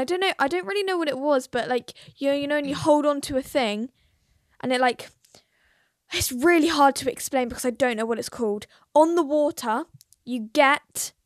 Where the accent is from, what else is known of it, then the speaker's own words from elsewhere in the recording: England, United Kingdom; well, sorry, I'm English.